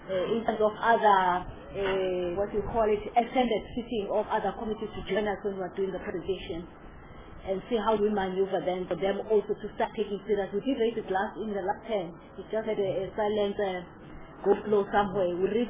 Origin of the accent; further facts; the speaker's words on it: Eastern Cape, South Africa; because I'm from Eastern Cape